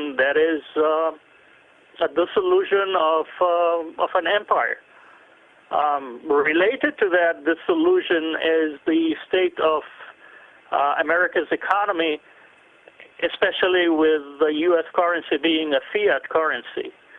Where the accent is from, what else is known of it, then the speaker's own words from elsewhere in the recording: Lebanon; Yeah. I come from the Middle East, so I track those things down.